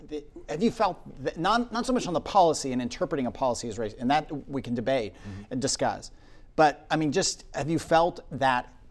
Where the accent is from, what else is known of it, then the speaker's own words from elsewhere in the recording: Memphis, Tennessee, United States; and I'll say I'm from Memphis, and they'll say I'm sorry.